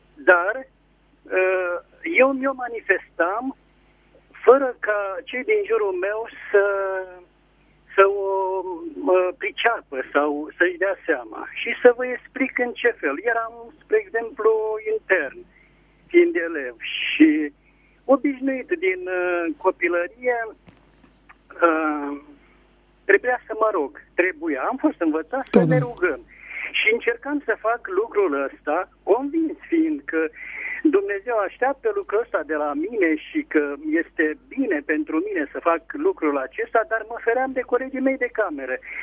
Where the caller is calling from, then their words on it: Ialomița County, Romania; și sunt din Ialomița.